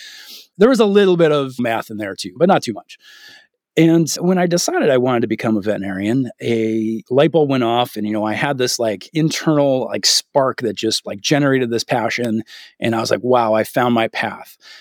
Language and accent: English; Canada; I'm Canadian.